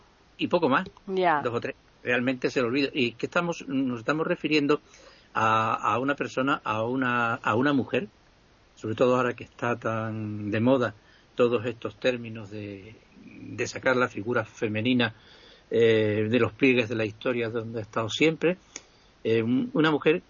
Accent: Extremadura, Spain; Muchos de los extremeños que hay aquí, que somos de pura cepa, procedemos de los Montes de León, ¿no?

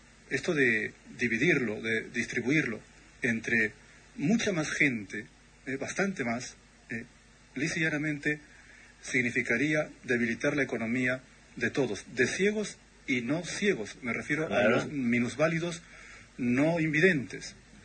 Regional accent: Peru; cuando era niño ya recibía en Perú toda la producción bibliográfica

